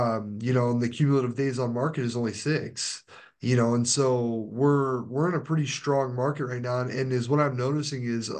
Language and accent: English; Everett, Washington, United States; also born or lived in Kenmore; Then I grew up in Everett for a while, you know, so I know kind of Bothell, Kenmore, Kirkland area